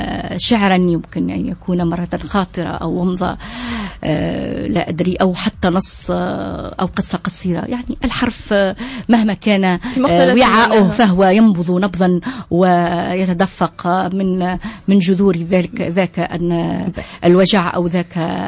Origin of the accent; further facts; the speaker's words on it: Sousse, Sousse Governorate, Tunisia; أصيل من الساحلين، ولكن ولدت وترعرعت ودرست في سوسة، مدرسة تركية لسيلانيكس. نتنفس سوسة، نحب سوسة